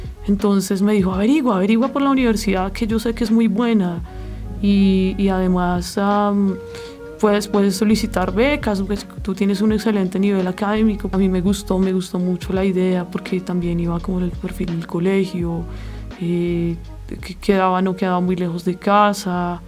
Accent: Bogotá, Colombia; born there; yo nací en Bogotá en el año 1991. Soy la tercera de cuatro hijos de una familia de clase media.

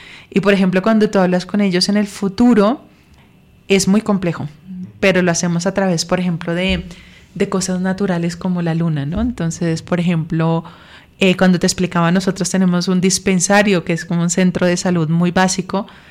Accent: Bogotá, Bogotá Capital District, Colombia; Yo nací aquí en Bogotá, yo soy bogotana

